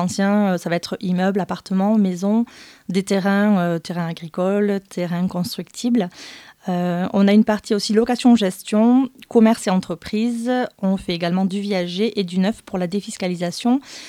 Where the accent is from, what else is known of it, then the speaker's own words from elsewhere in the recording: Agen, Nouvelle-Aquitaine, France; Alors moi, je suis donc natif du Lot-et-Garonne. Je suis née à Agen et j'habitais sur Saint-Pierre-de-Clairac.